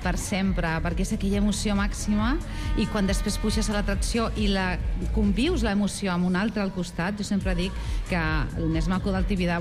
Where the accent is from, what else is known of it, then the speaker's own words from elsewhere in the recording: Castile, Spain; now in Barcelona, Spain; perquè jo soc d'una ciutat petita de Castella